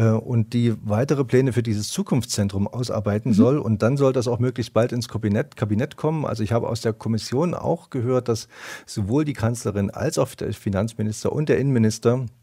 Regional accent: East Germany, Germany; ich komme aus dem Osten.

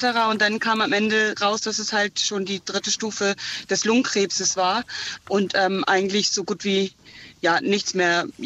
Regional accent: Flensburg, Schleswig-Holstein, Germany; Ja, also ich bin aus Flensburg

